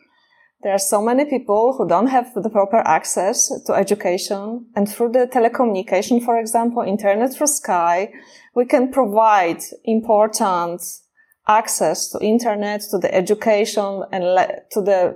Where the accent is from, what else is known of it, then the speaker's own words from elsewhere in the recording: Poland; because I come from Poland